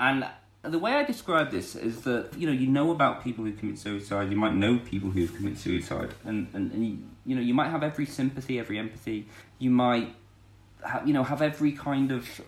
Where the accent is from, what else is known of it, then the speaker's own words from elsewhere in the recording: North West England, United Kingdom; now in North Oxfordshire, United Kingdom; Well, we live in rural North Oxfordshire.